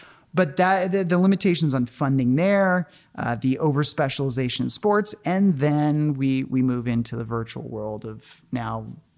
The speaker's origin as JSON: {"language": "English", "region": "Oregon", "country": "United States", "tie": "born or raised there", "said": "I mean, everywhere I grew up in Oregon, we had a half acre"}